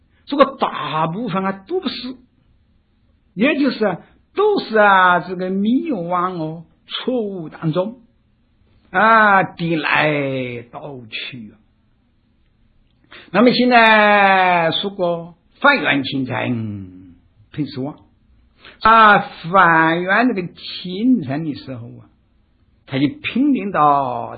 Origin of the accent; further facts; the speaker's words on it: China; 所以啊我们中国人也就说过新年五十当是四十九年之福也